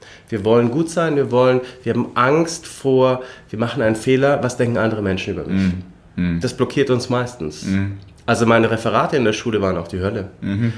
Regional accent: Lindau, Bavaria, Germany; now in Munich, Germany; Nein, ich wohne in München. Ich bin aus Lindau am Bodensee. Habe hier in München studiert. War dann 3 Jahre in Regensburg für den Doktor

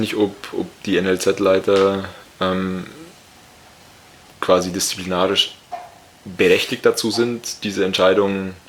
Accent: Scotland, United Kingdom

